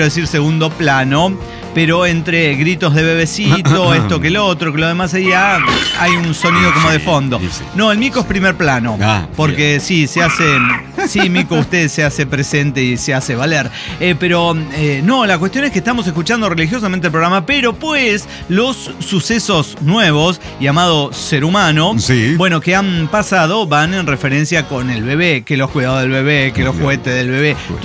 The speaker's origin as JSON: {"language": "Spanish", "region": "Querétaro", "country": "Mexico", "said": "Yo de Querétaro."}